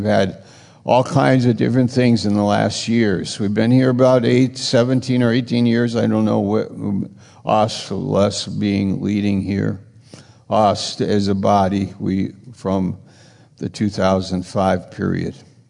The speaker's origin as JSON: {"language": "English", "country": "United States", "said": "I'm an American. Wow, that's a blessing."}